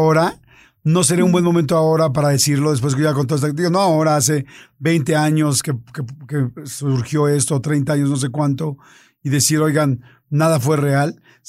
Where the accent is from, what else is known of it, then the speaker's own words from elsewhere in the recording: Mexico; especialmente los americanos, Centro, Sudamérica y por supuesto Norteamérica, que somos los mexicanos, estamos influenciadísimos de los gringos